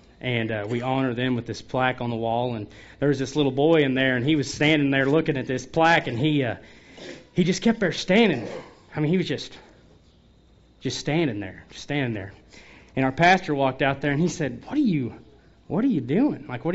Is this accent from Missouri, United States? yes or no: yes; Missouri, United States; I'm from the Show Me State of Missouri, and man, you guys need to send us some rain.